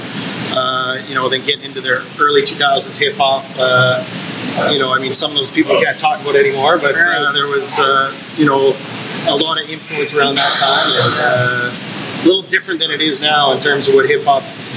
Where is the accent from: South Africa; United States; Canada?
Canada; Brandon, Manitoba; I grew up in Brandon, Manitoba